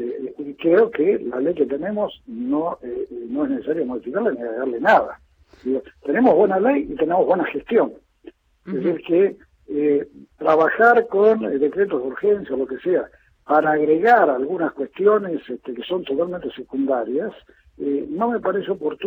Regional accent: Argentina; nosotros como argentinos

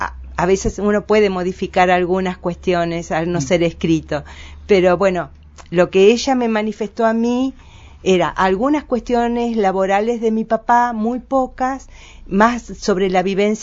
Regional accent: Santa Fe, Argentina; born there; Nací en Santa Fe Capital, que no es Rosario, sí. Es Santa Fe de la Veracruz.

